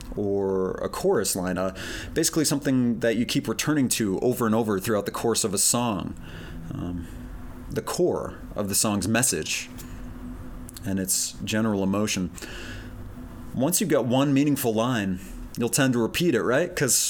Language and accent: English; Maine, United States; I think immediately of splitting wood, because I grew up in Maine.